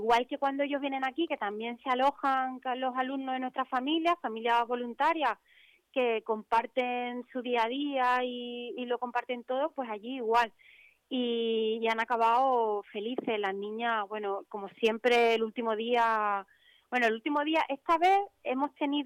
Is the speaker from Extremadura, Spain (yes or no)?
no; Cádiz, Andalusia, Spain; yo es que soy de Cádiz, en Cádiz también se pone